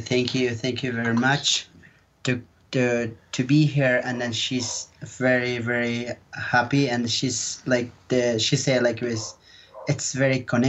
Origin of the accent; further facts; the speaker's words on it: Cusco, Peru; English is a second language; I am from Cusco. … And from Cusco, and we're from the Queros. It's very far away from the Cusco, which is like 7 hours